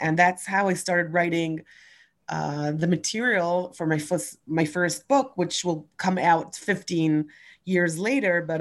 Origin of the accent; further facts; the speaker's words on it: Ra'anana, Central District, Israel; English is a second language; also born or lived in Canada / California; And I grew up in Orthodox and religious schools in Ra'anana. And we lived in Canada and California for a year and a half.